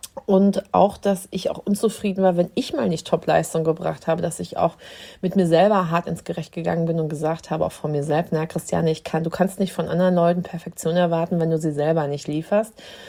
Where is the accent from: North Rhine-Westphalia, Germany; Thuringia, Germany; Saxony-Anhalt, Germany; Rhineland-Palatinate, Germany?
North Rhine-Westphalia, Germany; Dortmund; now in Dithmarschen, Germany; Also ich bin aus Dortmund vor 12 Jahren hier hochgekommen nach Dithmarschen